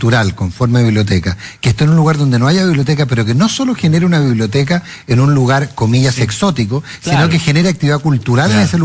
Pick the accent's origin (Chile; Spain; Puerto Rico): Chile; lo machistas que somos los chilenos